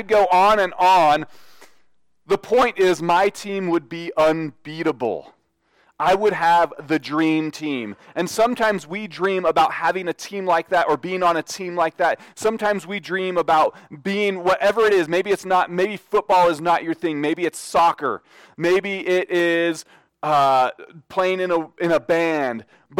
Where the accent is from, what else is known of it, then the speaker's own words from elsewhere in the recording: Denver, Colorado, United States; I grew up in Denver, of course.